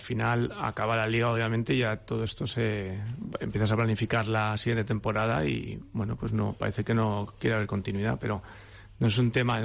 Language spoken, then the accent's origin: Spanish; Seville, Andalusia, Spain; born there; Yo, de hecho, nací en Sevilla, pero mi familia es de Sevilla y de Huelva.